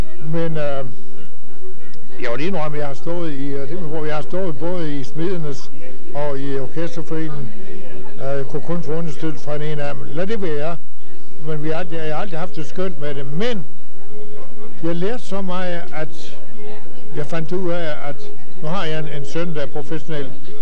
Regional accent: Hundborg, North Denmark Region, Denmark; moved away as an adult; also born or lived in Vang / Canada; now in Copenhagen, Denmark; jeg er født i Vang, men jeg kom til Hundborg, da jeg var 3 år. Jeg går i Hundborg skole.

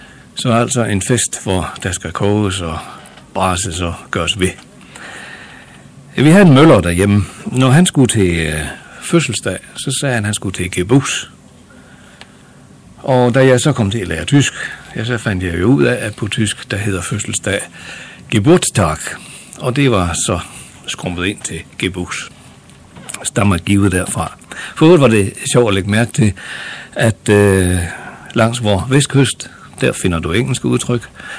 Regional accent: Skyrum, North Denmark Region, Denmark; min tilknytning, den er, kan du finde lige midt i Thy. Jeg er ude fra Skyrum, og der brugte vi jo det steds dialekt, og det har faktisk hængt ved mig alle årene

